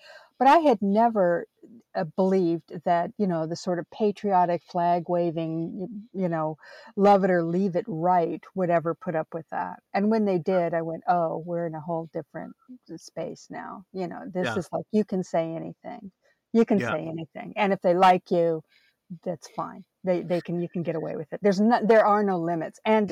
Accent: United States; Being an American is not easy at the moment.

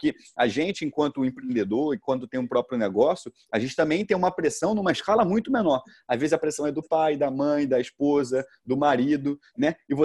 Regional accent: Caxias, Brazil; eu falo que eu venho de Caxias, eu falo que eu sou de Caxias, eu falo que lá faz parte da minha origem

